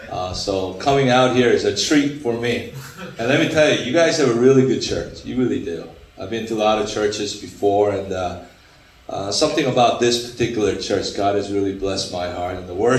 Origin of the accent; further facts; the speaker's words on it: Scotland, Pennsylvania, United States; Yes, I'm from Scotland, Pennsylvania. Scotland, yes. I live on Scotland Road, Scotland, Pennsylvania. It's a small town, right off of 81, if you know Interstate 81 in Pennsylvania.